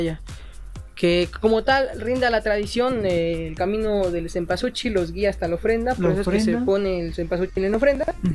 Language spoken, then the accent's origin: Spanish; Mexico; Y pues yo creo que como mexicanos, nosotros vemos este tema de la muerte muy normal, ¿no?